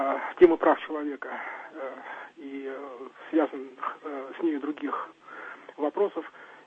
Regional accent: Saint Petersburg, Russia; Я сам петербуржец

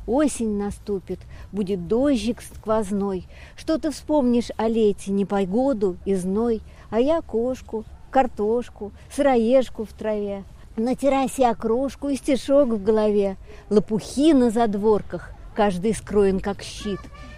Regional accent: Moscow, Russia; я тоже москвич, коренной

